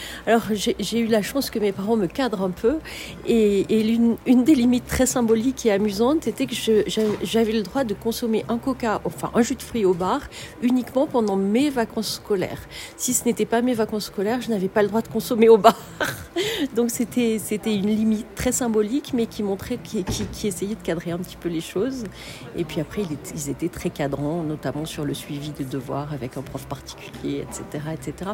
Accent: Alpe d'Huez, Auvergne-Rhône-Alpes, France; also born or lived in Grenoble; Officiellement, je suis née à Grenoble, mais je suis revenue à l'Alpe d'Huez lorsque nous sommes sortis de la maternité, donc je devais avoir 3 jours.

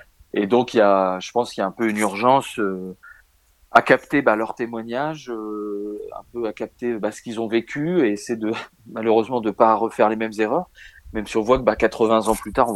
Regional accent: Villeneuve-d'Ascq, Hauts-de-France, France; Nous, on est natifs de Villeneuve d'Ascq

